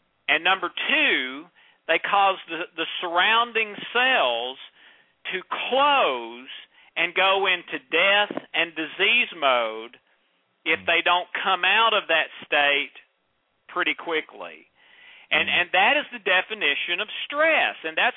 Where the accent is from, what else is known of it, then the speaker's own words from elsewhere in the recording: Nashville, Tennessee, United States; It was reprinted the next day in the Nashville, Tennessee, in my hometown paper.